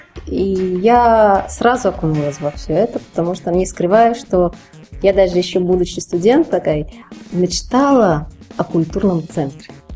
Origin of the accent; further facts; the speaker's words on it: Athens, Attica, Greece; moved away as an adult; now in Moscow, Russia; Я родилась и выросла в Афинах. Но, закончив школу, приехала учиться в Москву. Это был 89-й год, поскольку у меня корни из России.